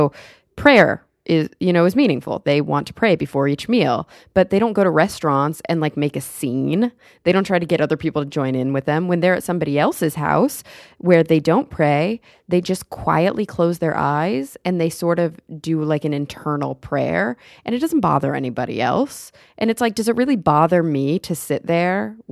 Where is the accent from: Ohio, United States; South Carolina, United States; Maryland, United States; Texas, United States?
Texas, United States; now in Los Angeles, United States; I'm a Texan. I live in LA now. I've lived in LA for many years, but I was born and raised in Texas.